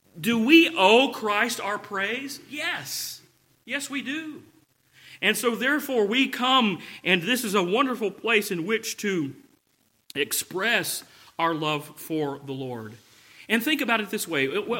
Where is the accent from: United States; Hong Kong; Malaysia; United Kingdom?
United States; the South; Now, something that you'll find down here in the South, and I can speak because I'm a Southerner, okay?